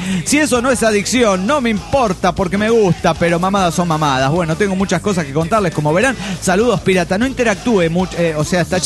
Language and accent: Spanish; San Lorenzo, Santa Fe, Argentina; De San Lorenzo Santa Fe, donde fue la batalla de San Lorenzo, donde el sargento Cabral y todas las cosas que conocemos.